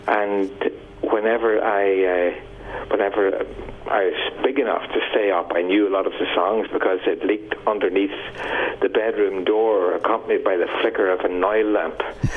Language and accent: English; Ireland; I suppose a young lad growing up in Ireland at the time